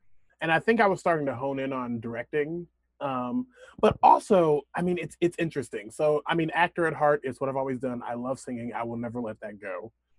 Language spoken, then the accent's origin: English; Omaha, Nebraska, United States; I was a black man from Omaha, Nebraska